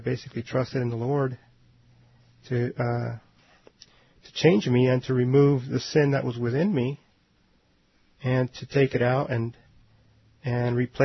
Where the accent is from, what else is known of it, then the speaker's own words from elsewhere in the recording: California, United States; I grew up in California, and I originally was Roman Catholic